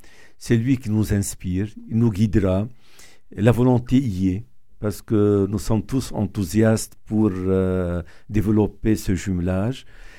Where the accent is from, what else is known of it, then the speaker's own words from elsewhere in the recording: Jbeil, Keserwan-Jbeil, Lebanon; ici à Toulouse et chez nous, à Jbeil, au Liban.